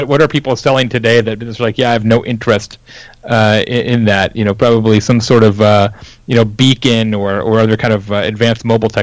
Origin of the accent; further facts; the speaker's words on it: Midwest, United States; I'm from the Midwest originally, so while I didn't grow up baling hay and such